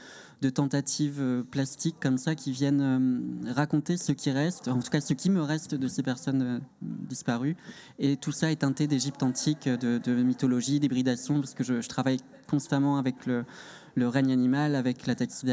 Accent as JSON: {"language": "French", "region": "Centre-Val de Loire", "country": "France", "tie": "born or raised there", "said": "En fait, j'ai grandi en Sologne."}